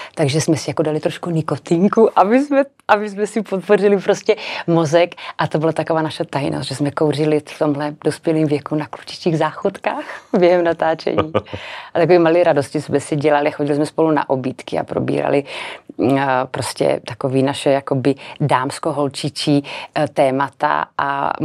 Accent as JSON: {"language": "Czech", "country": "Slovakia", "second_language": "Czech", "said": "i to, že jsem Slovenka"}